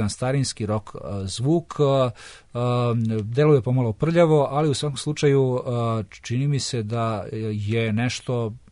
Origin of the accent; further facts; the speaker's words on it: Šabac, Mačva District, Serbia; ja sam recimo kao klinac svirao u Šapcu u bendu koji se zvao … svirali smo kao predgrupa